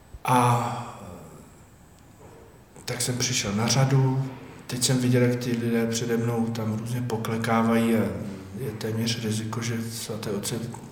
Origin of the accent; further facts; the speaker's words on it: Litoměřice, Ústí nad Labem Region, Czechia; když jsem řekl, že jsem z Litoměřic